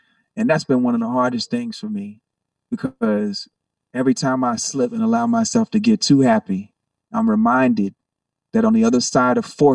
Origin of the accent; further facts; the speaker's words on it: Virginia Beach, Virginia, United States; I'm from Virginia Beach, Virginia.